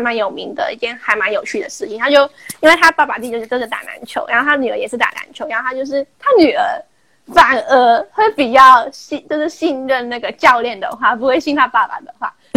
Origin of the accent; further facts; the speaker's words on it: Hong Kong; now in Taiwan; 因为毕竟我是香港人呐、啊，我觉得他可以有机会可以去香港发展